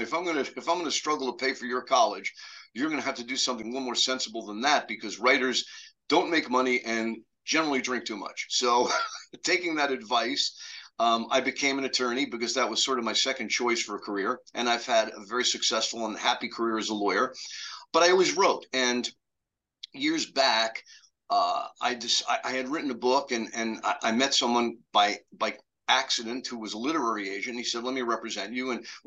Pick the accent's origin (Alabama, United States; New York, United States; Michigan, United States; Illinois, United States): New York, United States; New York City; I grew up in New York City, and I love to write. I wrote plays in elementary school.